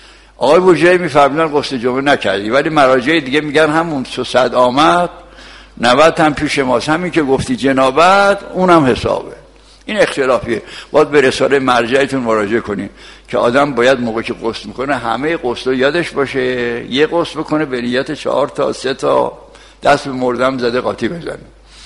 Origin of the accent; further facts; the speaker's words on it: Kashan, Isfahan, Iran; من خوشحالم گاهی یادم میاد کاشی هم، چون کاشان غیر شهر دیگه است